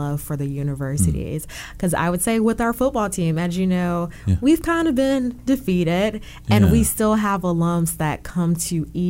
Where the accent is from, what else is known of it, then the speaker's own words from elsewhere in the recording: Jacksonville, Florida, United States; While I do love Tallahassee, I have a greater love for my hometown, Jacksonville.